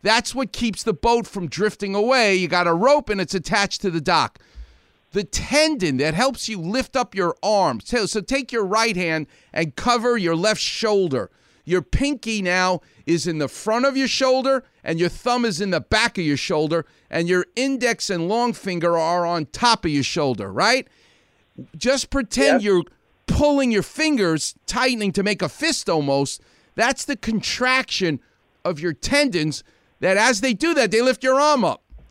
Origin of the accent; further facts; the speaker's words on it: Far Rockaway, New York, United States; I'm from Far Rockaway. We either love people or you hate.